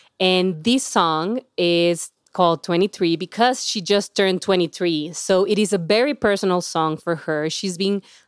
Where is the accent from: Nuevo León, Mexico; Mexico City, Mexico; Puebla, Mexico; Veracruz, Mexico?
Nuevo León, Mexico; Monterrey; from my hometown, Monterrey.